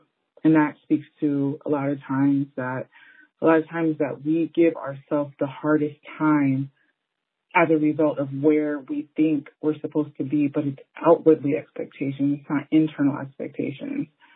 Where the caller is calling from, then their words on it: Boca Raton, Florida, United States; I'm from South Florida, more exactly like the Boca del Rey area.